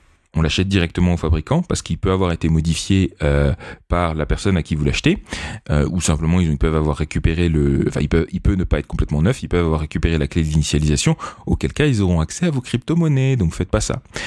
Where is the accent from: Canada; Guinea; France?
France; moi aussi je suis français